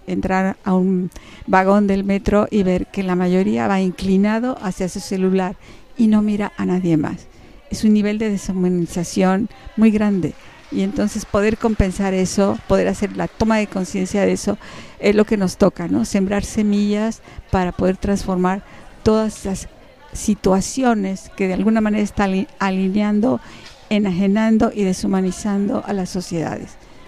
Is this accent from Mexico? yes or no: yes; Mexico City, Mexico; En la ciudad, por ejemplo, yo soy de la Ciudad de México